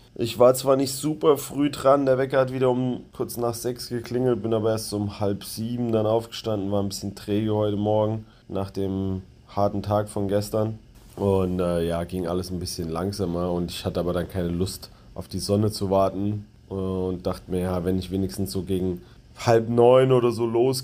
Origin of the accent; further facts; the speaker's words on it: Germany; Also, wo ich herkomme und wo ich hinfahre. Ein paar verrückte Antworten waren da auch dabei. Nachdem ich natürlich immer mit Germany geantwortet habe